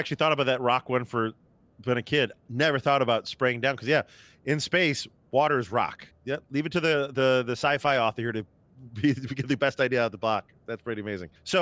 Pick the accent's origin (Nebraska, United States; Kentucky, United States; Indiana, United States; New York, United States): New York, United States; So but I'm from New York, so I swear constantly.